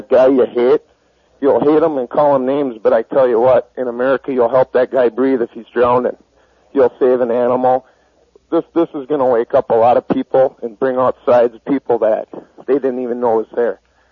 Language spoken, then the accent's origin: English; United States; I ultimately know because I'm an American that I will put my life in front of my life to save another.